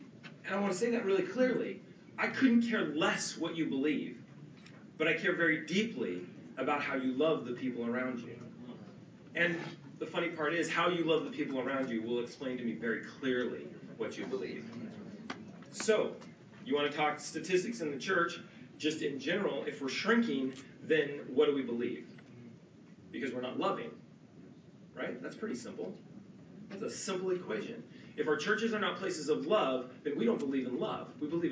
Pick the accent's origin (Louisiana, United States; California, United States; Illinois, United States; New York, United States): California, United States; the guy in front of me turned around and looked and said, where are you from? And I said, California.